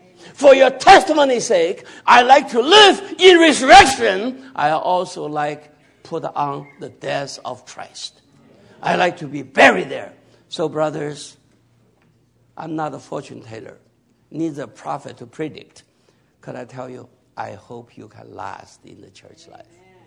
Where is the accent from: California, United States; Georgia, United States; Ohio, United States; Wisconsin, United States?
Ohio, United States; Cleveland; I like Cleveland, right? I'm from Cleveland.